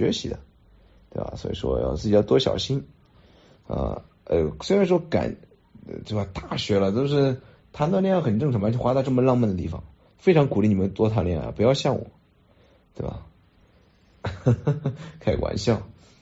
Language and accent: Chinese; Henan, China; 我是河南人，对吧？